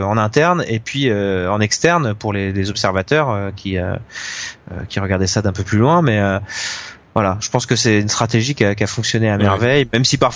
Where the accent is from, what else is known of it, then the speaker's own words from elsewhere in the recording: France; c'était quelque chose qu'on regardait presque avec un peu de fierté aussi parce qu'on est français.